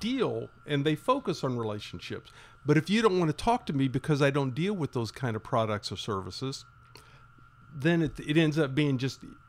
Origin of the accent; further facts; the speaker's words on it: Indiana, United States; Well, I grew up in Shelby County, just a little east of Indianapolis.